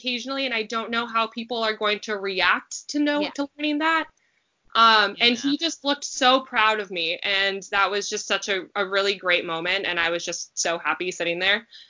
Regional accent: San Diego, California, United States; now in St. Louis, United States; I grew up in San Diego, California, and ended up going to Berkeley for undergrad. So I spent a lot of time in California in my youth, and now I've since moved to Missouri, which is I live in St. Louis

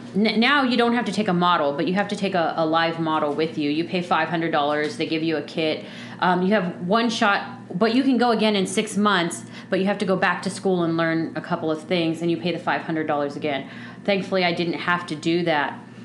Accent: Palm Desert, California, United States; I did. I grew up in Palm Desert. I was born at Desert Hospital in Palm Springs. I grew up out here. I've left and come back a bunch of times, but.

